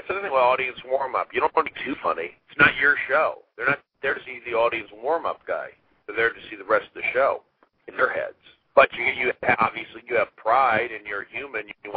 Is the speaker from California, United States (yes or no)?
yes; Los Angeles, California, United States; But I'm, you know, I'm from Los Angeles. I grew up out here.